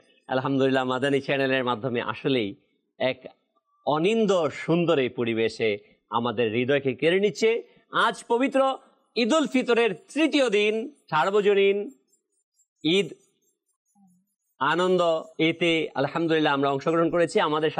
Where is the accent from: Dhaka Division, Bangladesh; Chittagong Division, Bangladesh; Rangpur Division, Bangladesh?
Dhaka Division, Bangladesh; Munshiganj; এটা হচ্ছে আমাদের মুন্সিগঞ্জের আঞ্চলিক ভাষা